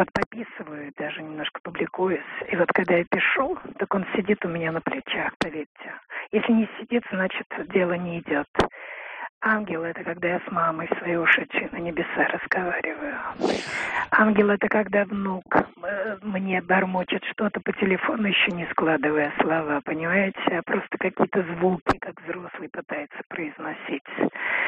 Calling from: New Haven, Connecticut, United States; Я из Штатов звоню.

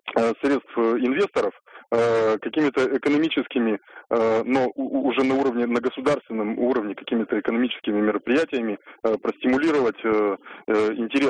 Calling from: Yekaterinburg, Sverdlovsk Oblast, Russia; я звоню из Екатеринбурга.

